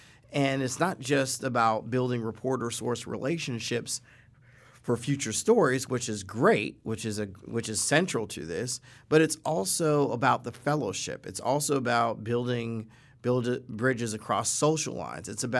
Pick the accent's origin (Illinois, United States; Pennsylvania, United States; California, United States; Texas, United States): Pennsylvania, United States; Pittsburgh; a lot of people are catching on to a days gone by glimpse of my hometown through the movie Fences by August Wilson.